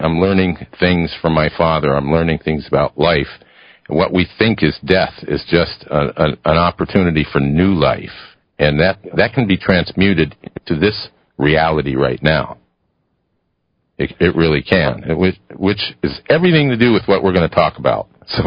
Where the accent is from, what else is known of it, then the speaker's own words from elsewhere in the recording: Ohio, United States; And Edison was from my home state of Ohio.